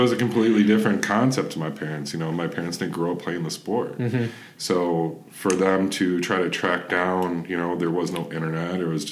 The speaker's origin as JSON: {"language": "English", "town": "Pontiac", "region": "Michigan", "country": "United States", "tie": "born or raised there", "said": "so for us, growing up in Pontiac, that meant, you know, my parents driving a lot and getting us to Canton or getting us to Brighton or getting us to Rochester."}